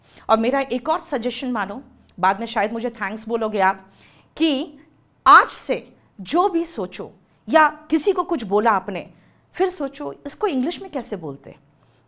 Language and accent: Hindi; Jharkhand, India; now in Delhi, India; हमारे क्षेत्र के कुछ लोग होंगे यहाँ पे, मैं झारखंड से हूँ, बिहार झारखंड यूपी वाले।